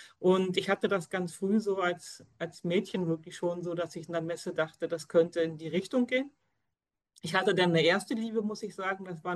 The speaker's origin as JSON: {"language": "German", "region": "Hamburg", "country": "Germany", "said": "Also ich komme aus Hamburg, das hast du gerade auch schon gesagt, aus dem Süden Hamburgs, ganz genau, also südlich der Elbe."}